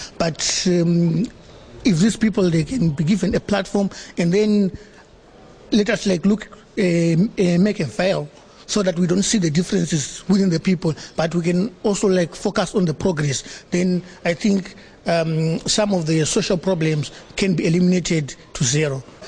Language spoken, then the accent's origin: English; Zimbabwe; I come from Zimbabwe, representing Istikama Foundation.